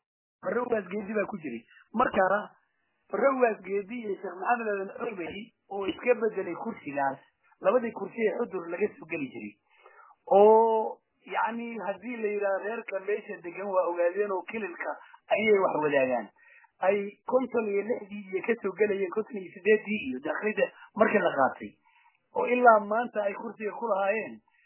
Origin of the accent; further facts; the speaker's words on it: Bakool, Somalia; Ayaalkay way ku wada dhasheen anugu kuma dhalan laakiin ayaalkay ku wada dhasheen aan ku soo kornay waana dhul mataqaanaa raxaweyne leedahay dad isku dhex jira oo mataqaanaa walaala ah oo deris ah ayaanu nahay dadka degan Bakool.